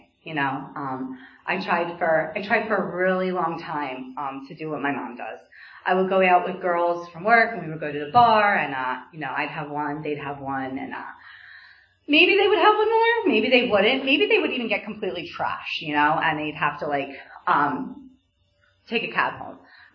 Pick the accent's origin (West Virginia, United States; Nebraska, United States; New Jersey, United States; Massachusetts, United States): New Jersey, United States; I was born and raised in New Jersey by two parents.